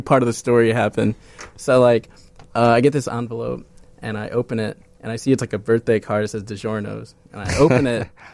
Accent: Indiana, United States; So they've seen I was from Indiana, so they narrowed it down.

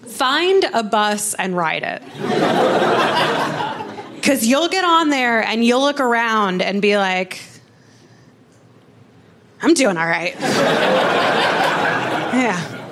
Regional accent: Kentucky, United States; now in New York, United States; Another thing you should know is I'm from Kentucky. And in Kentucky, we don't have Hasidic Jews.

